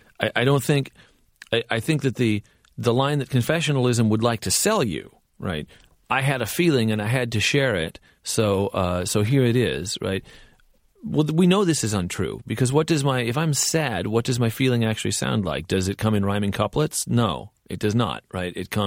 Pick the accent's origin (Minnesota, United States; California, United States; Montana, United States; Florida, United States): California, United States; I grew up in California, and I really had an allergy to confessional singer-songwriter stuff